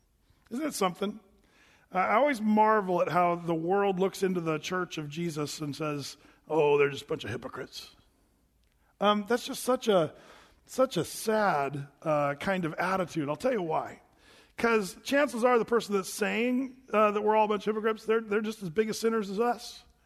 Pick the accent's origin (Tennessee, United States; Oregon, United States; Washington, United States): Oregon, United States; I said, oh, yeah, I'm from Southern Oregon. This is my neck of the woods